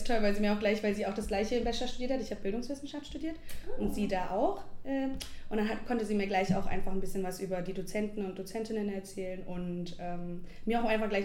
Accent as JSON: {"language": "German", "region": "Lower Saxony", "country": "Germany", "lives_now": "Magdeburg, Germany", "said": "Ich komme aus einem kleinen Dörfchen in der Nähe von Wolfsburg."}